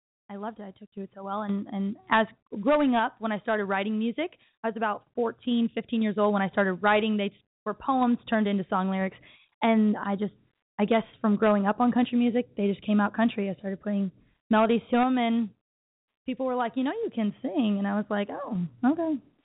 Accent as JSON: {"language": "English", "town": "Waterloo", "region": "Illinois", "country": "United States", "said": "So I'm from Waterloo, Illinois."}